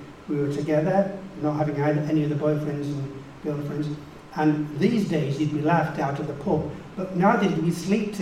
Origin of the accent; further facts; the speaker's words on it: Trafford Park, North West England, United Kingdom; I grew up in Trafford Park. I don't know if anybody know it. You know, big industrial estate in the 50s and 60s. Terraced houses outside tunnels.